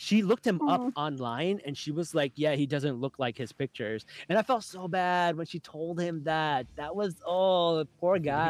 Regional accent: Pakistan; Like, we're Pakistani. We don't know.

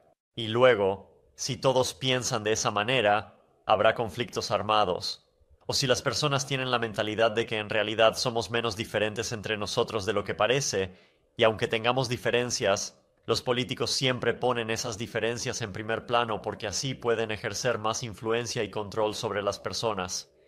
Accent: Canada; tú eres argentino y yo soy de Canadá. Ambos provenimos de países diferentes.

